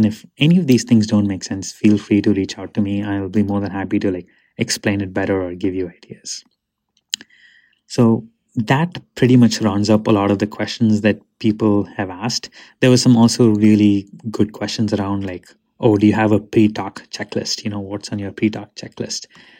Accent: India; first language Tamil; English is a second language; I come from India and my native, my mother tongue is Tamil.

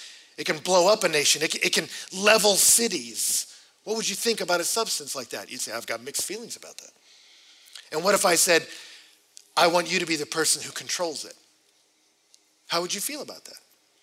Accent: Texas, United States; I grew up in Texas, so children carrying around knives is like breathing.

